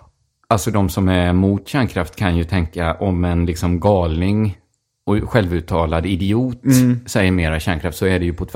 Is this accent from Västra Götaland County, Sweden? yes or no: yes; Brämhult, Västra Götaland County, Sweden; då smög vi liksom runt i skogarna runt Brämhult där jag kommer ifrån